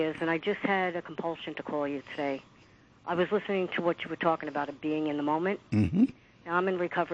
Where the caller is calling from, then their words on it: Rockaway Beach, New York, United States; I am actually from Rockaway Beach.